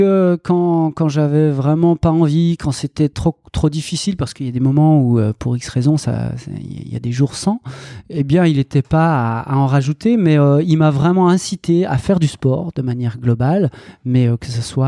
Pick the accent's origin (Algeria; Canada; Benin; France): France; Pontarlier, Bourgogne-Franche-Comté; en effet j'y habite toujours, je suis né là, je suis né à Pontarlier, et Pontarlier c'est le Haut-Doubs, c'est pareil que le Haut-Jura, c'est les montagnes du Jura.